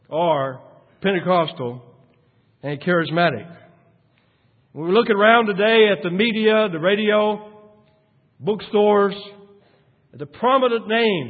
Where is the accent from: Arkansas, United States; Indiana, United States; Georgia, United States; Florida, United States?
Florida, United States; Nikki Cruz Crusade that they held in Florida, my home state.